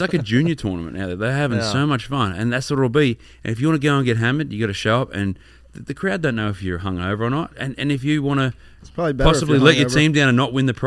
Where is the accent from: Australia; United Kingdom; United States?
Australia; I'm from Australia.